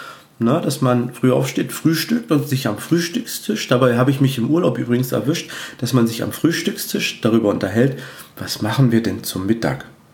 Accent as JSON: {"language": "German", "town": "Cottbus", "region": "Brandenburg", "country": "Germany", "tie": "born or raised there", "lives_now": "Peitz, Germany", "said": "also ich wohne ja in Peitz, Tono, bei uns in Cottbus, wo ich arbeite und wo meine Heimatstadt ist"}